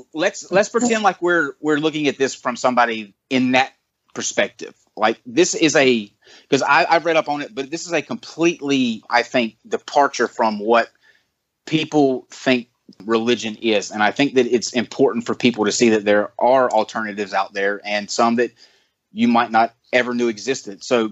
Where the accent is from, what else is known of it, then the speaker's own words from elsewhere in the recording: the South, United States; I grew up Southern Baptist in the Bible Belt of the States.